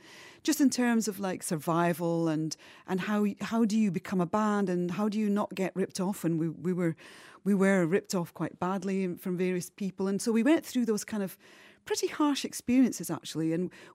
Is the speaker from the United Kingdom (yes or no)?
yes; Scotland, United Kingdom; But the fact that I was born and bred there and brought up in Scotland, and that's just a part of who I am. You can hear it in my voice. I never lost my accent and I never will